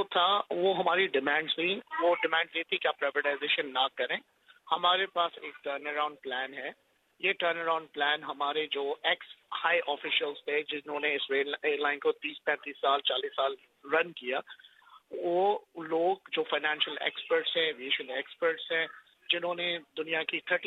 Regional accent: Pakistan; ہم anti state نہیں ہیں, ہم پاکستانی ہیں, یہ ہمارا ملک ہے

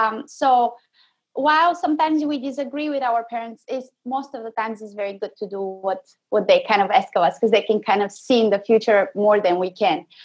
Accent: Bulgaria; now in Chicago, United States; I'm Bulgarian, and I have started playing the violin since I was 3 years old.

